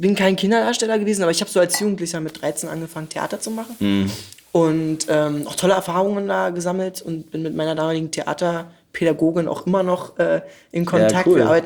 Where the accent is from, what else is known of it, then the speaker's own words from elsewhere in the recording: Berlin, Germany; ich komme nicht aus Charlottenburg, ich komme aus Pankow tatsächlich.